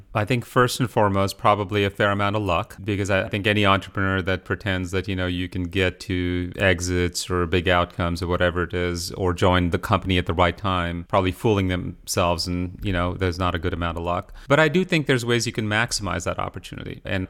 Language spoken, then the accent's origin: English; India; English is a second language; now in United States; as someone who was an immigrant to the US, I had to fit into a completely different society. I came from India. I actually learned English from watching American TV shows